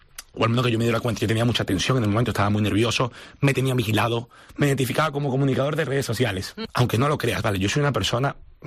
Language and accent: Spanish; Venezuela; moved away as an adult; now in Galicia, Spain; a los 19 años, como todo venezolano, buscando un mejor futuro